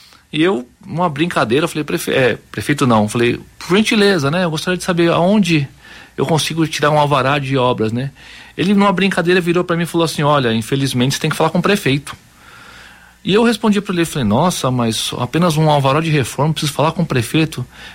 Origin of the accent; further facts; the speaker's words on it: São Paulo, Brazil; also born or lived in Marília; Eu morava em Marília, na verdade, há 11 anos, mas eu sou nascido e criado na Grande São Paulo.